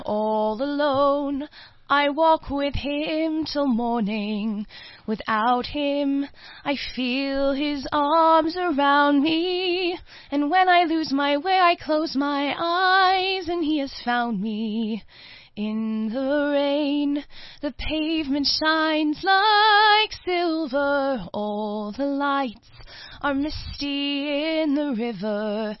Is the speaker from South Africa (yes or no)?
yes; Johannesburg, Gauteng, South Africa; I'm from Joburg, born and bred here.